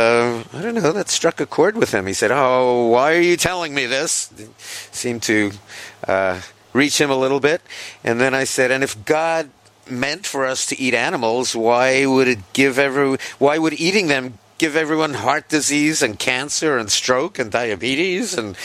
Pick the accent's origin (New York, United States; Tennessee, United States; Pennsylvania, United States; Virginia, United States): New York, United States; Washington Heights; And the Dominican cab driver from JFK was like my best friend when he heard that I was from Washington Heights.